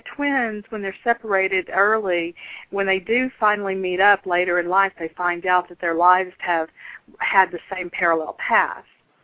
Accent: Texas, United States; born there; now in Michigan, United States; I'm in Michigan, and I was born in Texas

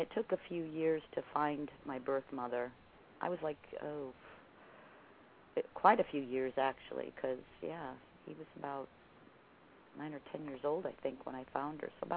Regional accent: California, United States; born there; I was born in George Air Force Base in California.

